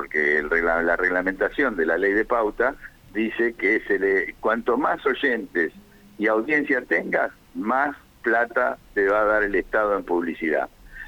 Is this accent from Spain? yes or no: no; Argentina; lo vamos a padecer como argentinos